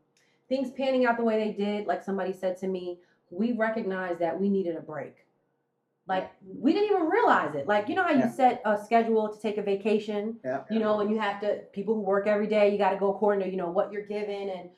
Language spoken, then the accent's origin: English; New Jersey, United States; See, I'm from Jersey, so... You know, we do have hustle and bustle, but nothing compared to New York City.